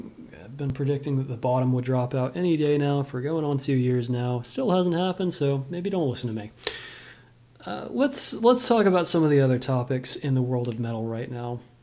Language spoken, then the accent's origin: English; United States; I am an American. I am an American first. I put my country first.